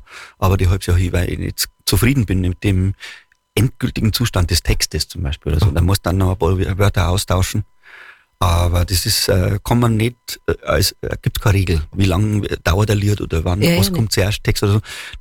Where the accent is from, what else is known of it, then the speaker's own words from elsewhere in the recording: Bavaria, Germany; wenn du als Bayer großzogen worden bist, ein Bier